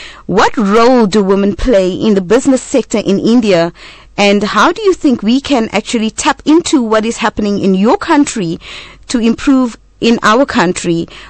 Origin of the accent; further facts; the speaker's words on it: South Africa; what advice can you give to us South Africans based on what you experienced through the BRICS summit?